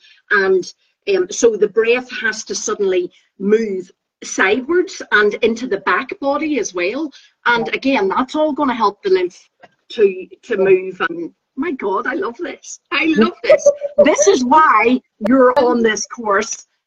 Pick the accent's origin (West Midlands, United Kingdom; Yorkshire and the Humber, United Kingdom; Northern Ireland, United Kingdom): Northern Ireland, United Kingdom; now in Glasgow, United Kingdom; For those who don't know, I'm Northern Irish. I live just by that accent, but I live in Scotland. I live in Glasgow.